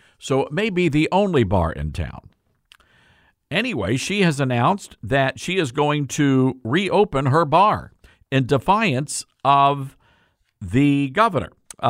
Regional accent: Memphis, Tennessee, United States; and this happened here in Memphis, which is my hometown, by the way, which is why I came back here, because I wanted to do something for my community.

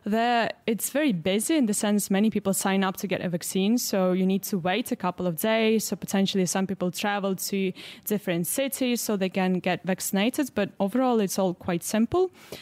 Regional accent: Ukraine; So I'm from Ukraine

